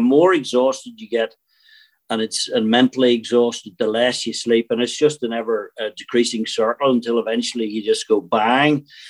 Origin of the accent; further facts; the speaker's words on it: Northern Ireland, United Kingdom; I grew up where I grew up in Northern Ireland, so you're always pretty sanguine about stuff. And you know, I've seen things, and everybody of my age, I'm 61, so we grew up right through the thick of it.